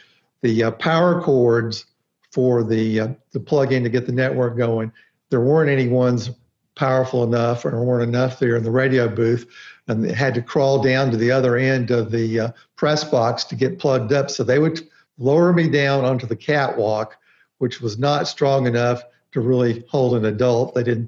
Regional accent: Auburn, Alabama, United States; I grew up in Auburn, decided to go to Auburn for my freshman year.

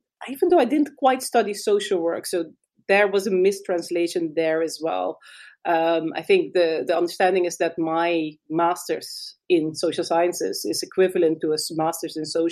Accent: Curaçao; moved away as an adult; also born or lived in Netherlands; I grew up in the Caribbean, in Curaçao, and I went to the Netherlands when I was 18 to study.

